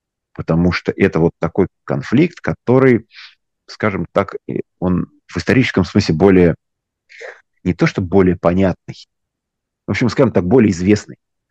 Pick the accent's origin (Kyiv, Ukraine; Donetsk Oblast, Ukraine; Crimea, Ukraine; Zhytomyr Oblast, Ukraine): Kyiv, Ukraine; first language ru; я не русский, я из Киева, я говорю по-русски, да, вот русский даже мой родной язык, но я украинец, я из Украины.